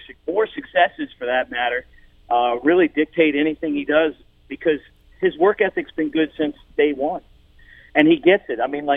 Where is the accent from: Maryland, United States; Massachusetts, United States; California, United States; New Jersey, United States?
Maryland, United States; Baltimore; I grew up in Baltimore.